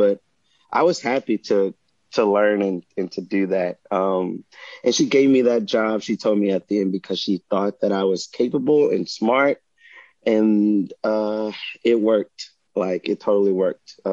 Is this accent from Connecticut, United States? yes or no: no; Hillaryville, Louisiana, United States; quit my job and then I moved back down to Louisiana. But this time, instead of New Orleans, I went to my hometown, Hillaryville, and I lived with my grandmother